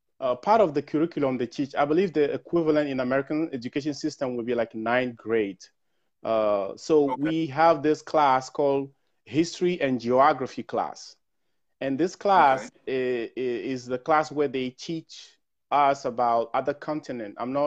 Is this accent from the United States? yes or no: no; Togo; So I was born in Togo, West Africa. And I grew up pretty much my entire life until my first 2 years in college back home in Togo, West Africa. I grew up in mostly a polygamous family.